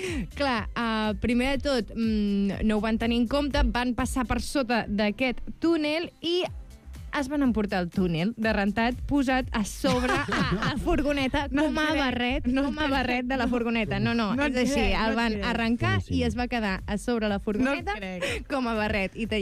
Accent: Santa Coloma de Farners, Catalonia, Spain; Jo sóc de Santa Coloma de Farners.

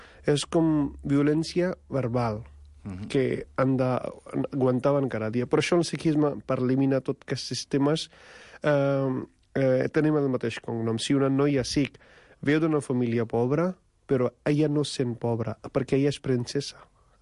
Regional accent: India; Catalan is a second language; now in Spain; jo sóc de la Índia. Ah, ets un hindú? No, sóc hindú, sóc sikh.

